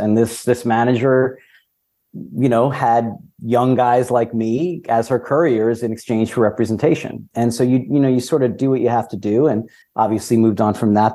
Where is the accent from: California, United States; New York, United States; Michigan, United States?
New York, United States; Long Island; Long Island, New York, where I was just back for 10 days for the holidays to see my family.